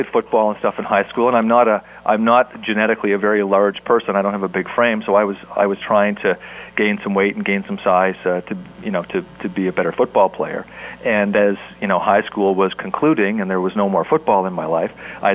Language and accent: English; Canada; being a Canadian athlete. There wasn't a ton of stuff available in Canada